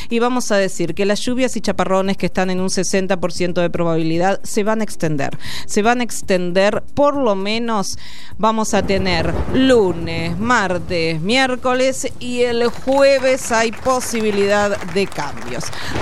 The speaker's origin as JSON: {"language": "Spanish", "country": "Argentina", "said": "Nos federaliza como argentinos"}